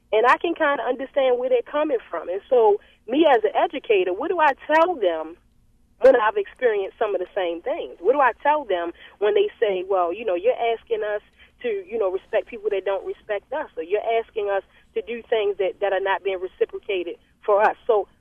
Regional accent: Baltimore, Maryland, United States; I myself also was born and raised in Baltimore City, in East Baltimore.

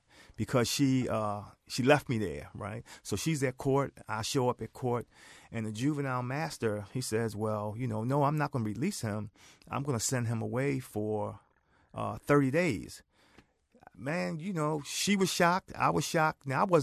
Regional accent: Baltimore, Maryland, United States; my mom and I moved from East Baltimore, where I knew everybody, my friends, family, to some degree, were all there. That's where I went to school.

